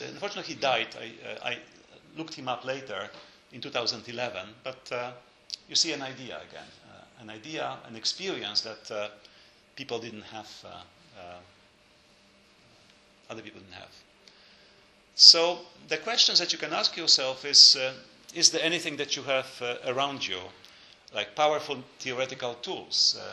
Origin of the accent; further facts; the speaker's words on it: Lublin, Lublin Voivodeship, Poland; I grew up in Lublin, and I was always very curious.